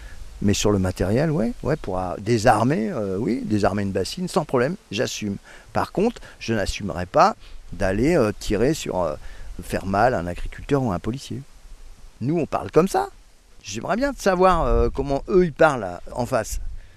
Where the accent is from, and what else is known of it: Saint-Nazaire, Pays de la Loire, France